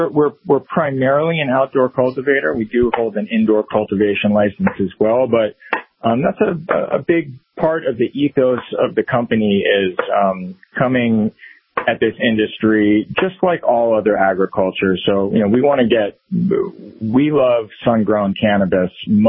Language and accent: English; Florida, United States; I'm originally from South Florida. I come from a very rich cannabis culture in South Florida